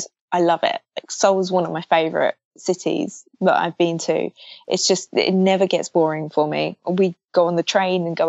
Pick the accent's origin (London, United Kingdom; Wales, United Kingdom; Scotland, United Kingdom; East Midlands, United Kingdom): London, United Kingdom; from London, so I've traveled all around Europe just because I love traveling.